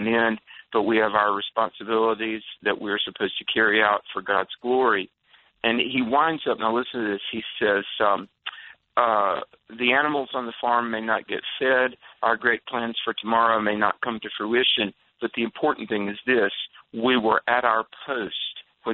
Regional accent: the South, United States; as a child of the South, I grew up in the South

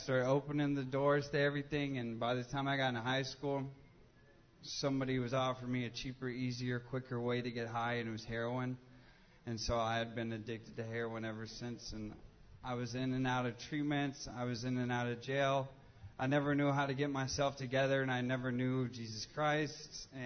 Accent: North Carolina, United States; So I grew up way away from here. I grew up in North Carolina.

